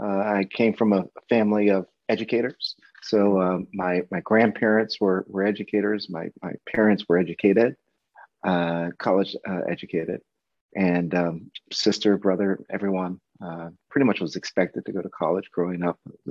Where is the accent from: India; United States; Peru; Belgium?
United States; Glen Burnie, Maryland; My hometown is Glen Burnie, Maryland.